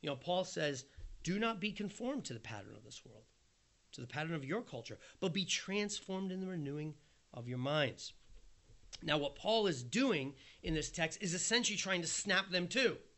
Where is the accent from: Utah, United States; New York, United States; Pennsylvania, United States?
New York, United States; New York City; I'm a New Yorker. I just live in New York. This is the culture I know.